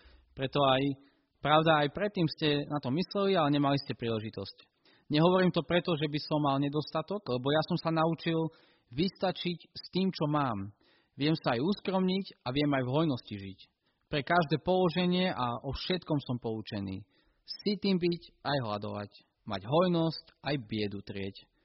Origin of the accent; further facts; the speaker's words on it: eastern Slovakia, Slovakia; ja som z východu